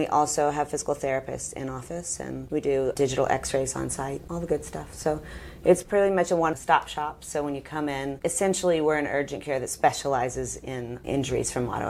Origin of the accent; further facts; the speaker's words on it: Tampa, Florida, United States; I am born and raised in Tampa, Florida. I went away for school and came back and decided to raise my kids here because I had a great childhood here, too.